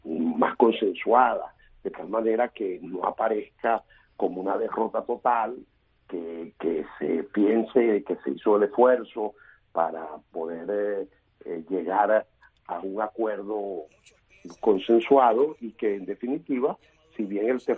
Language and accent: Spanish; Venezuela; le cuesta a uno decir esto como venezolano